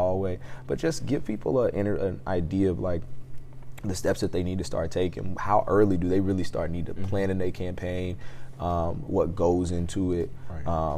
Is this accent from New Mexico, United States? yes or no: no; Mississippi, United States; because one, I'm from Mississippi, so I'm a little biased.